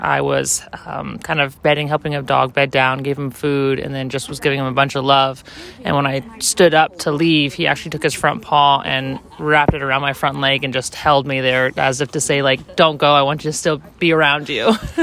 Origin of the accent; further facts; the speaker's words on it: Alaska, United States; Growing up in Alaska, Iditarod's always been a part of my life